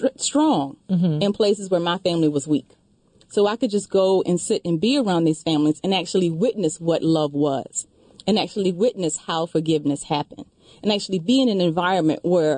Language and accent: English; the South, United States; I grew up in the South. And yes. The South is one that what happens in this house stays in this house.